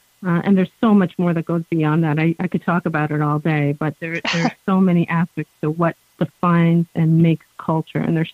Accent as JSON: {"language": "English", "region": "New Jersey", "country": "United States", "tie": "born or raised there", "also_born_or_lived": "Ireland", "said": "I'm a child of immigrants, a woman of color, and I grew up in New Jersey, all over New Jersey, actually, as a pastor's kid. Went to school in Philly, New York, as you mentioned, and lived overseas in Ireland and the Midwest, and now I'm in California."}